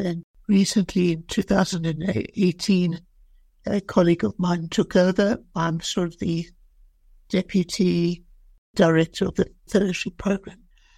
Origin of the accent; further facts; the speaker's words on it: South Africa; moved away as an adult; now in Albuquerque, United States; I'm originally from South Africa. I did my medical school in South Africa. I came to the United States in 1986 and went to my residency and my fellowship in the United States. And eventually in 1997, I landed up in Albuquerque, New Mexico.